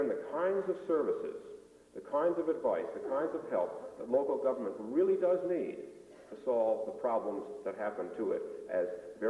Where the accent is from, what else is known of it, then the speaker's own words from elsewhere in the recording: Buffalo, New York, United States; I am from Buffalo, New York. I am here to represent a statewide organization.